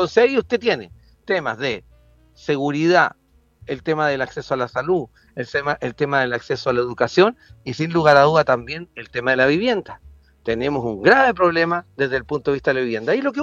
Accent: Algarrobo, Valparaíso, Chile; Después me desplazo nuevamente a Viña Valparaíso y yo soy oriundo de Algarrobo

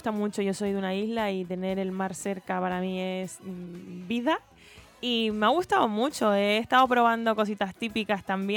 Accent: Canary Islands, Spain; moved away as an adult; Yo soy de las Islas Canarias, vivía ahí hasta los 19 años. A los 19 años me fui a Madrid a trabajar en el musical de Rey León.

